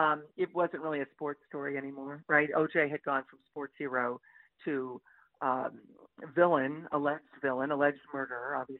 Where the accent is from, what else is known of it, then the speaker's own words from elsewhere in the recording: Ottawa Hills, Ohio, United States; I grew up in Toledo, Ottawa Hills, suburb of Toledo, and listening to WJR, Ernie Harwell, those Tigers games.